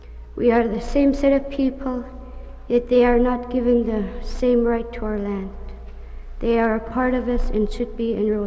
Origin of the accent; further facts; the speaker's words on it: St. Michael, Alaska, United States; I'm from St. Michael, and I'm a student at Anthony Andrews High School.